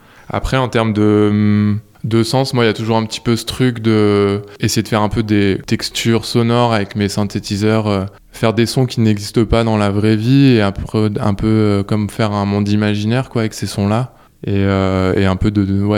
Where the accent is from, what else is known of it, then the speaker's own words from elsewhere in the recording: Lyon, Auvergne-Rhône-Alpes, France; Bah j'ai grandi à Lyon, donc ouais, c'était une scène qui était vachement présente avec des assos comme Total Rez, Jarring Effect, c'était mes premières soirées sound system.